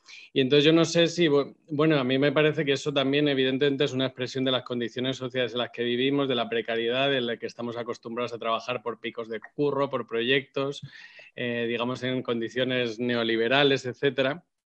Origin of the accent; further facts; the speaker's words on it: Madrid, Community of Madrid, Spain; Bueno, yo soy de Madrid